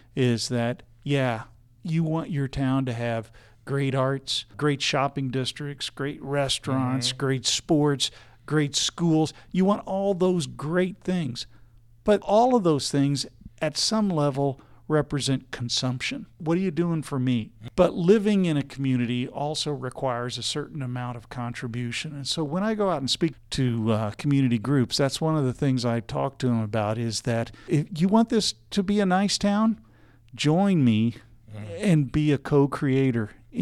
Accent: Springfield, Missouri, United States; I'm from Springfield, Missouri.

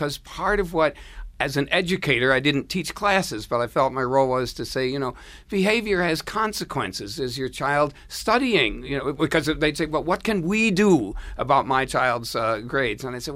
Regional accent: Buffalo, New York, United States; I was raised in Buffalo, and it was make sure you're home before the streetlights go out.

